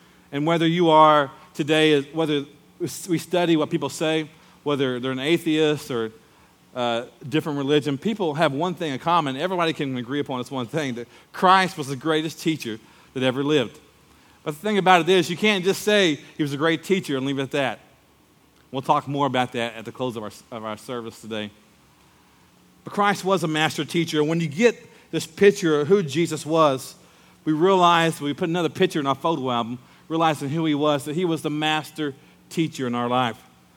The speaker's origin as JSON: {"language": "English", "town": "Muskogee", "region": "Oklahoma", "country": "United States", "tie": "born or raised there", "said": "even today when I go back to Muskogee, my hometown, when I was raised"}